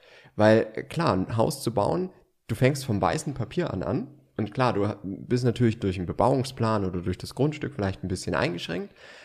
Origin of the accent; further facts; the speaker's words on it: Baden-Württemberg, Germany; ich bin Schwabe